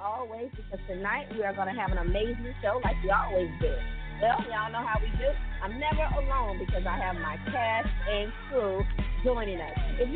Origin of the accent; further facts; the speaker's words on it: Tuskegee, Alabama, United States; if any of you all can make it to Tuskegee, Alabama, which is my hometown